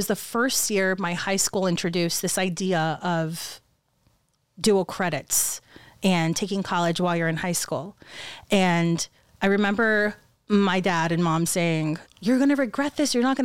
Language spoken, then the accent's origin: English; San Antonio, Texas, United States; So I'm from San Antonio, love my city. But the thing about San Antonio is it's kind of like that small town, big city feel.